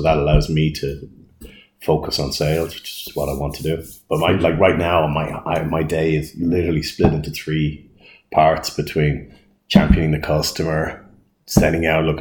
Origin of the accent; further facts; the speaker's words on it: Dublin, Leinster, Ireland; I grew up in Drumcondra in North Dublin. I went to school in St. Patrick's, which was still is the teacher training school for primary in Ireland.